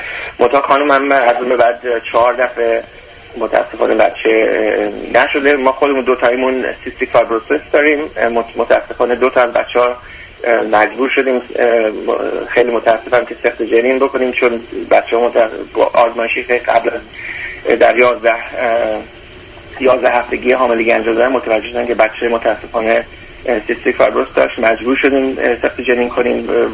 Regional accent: Iran; از ایران که اومدیم

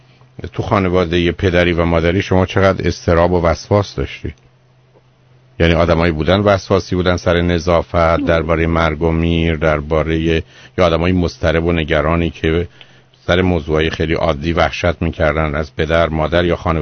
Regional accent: Iran; ما ایرانی هستیم

